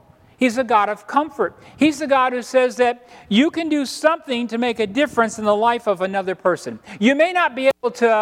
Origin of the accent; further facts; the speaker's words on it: Florida, United States; I grew up in Florida.